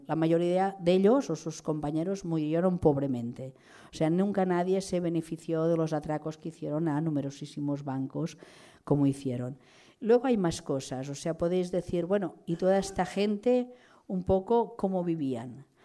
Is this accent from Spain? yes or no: yes; L'Hospitalet de Llobregat, Catalonia, Spain; porque soy de Hospitalet